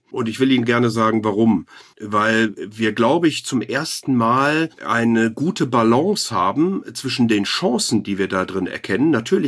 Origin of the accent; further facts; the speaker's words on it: Rhineland, Germany; will Sie nicht totreden als Rheinländer hier.